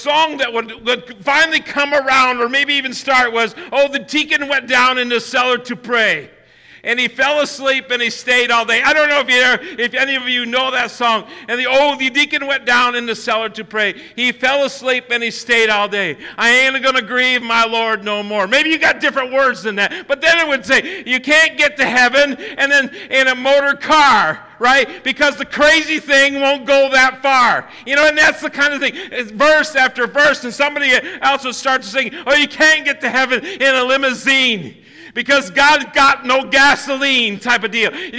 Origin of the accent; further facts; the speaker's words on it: United States; Growing up in Tioga County